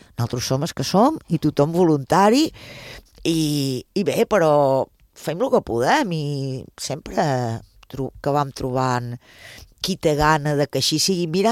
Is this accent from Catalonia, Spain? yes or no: no; Ibiza, Balearic Islands, Spain; tothom els que tenim certa edat i som eivissencs i eivissenques